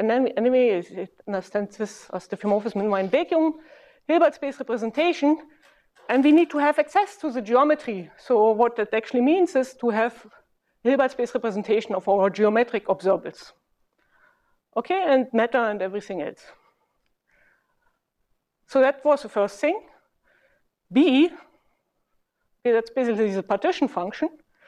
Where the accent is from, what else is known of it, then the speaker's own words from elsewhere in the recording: Berlin, Germany; Yeah, since I'm from Berlin, I have to basically follow these traditions.